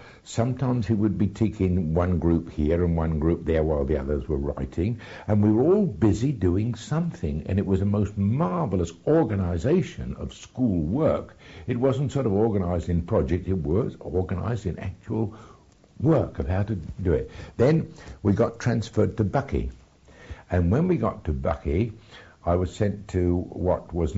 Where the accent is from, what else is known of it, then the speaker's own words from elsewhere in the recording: Clonakilty, Munster, Ireland; born there; I was born in Conakilty in what is now Era. My parents were both of Irish extraction, but I wasn't born there because of that. I was born there because my father was a Coast Guard.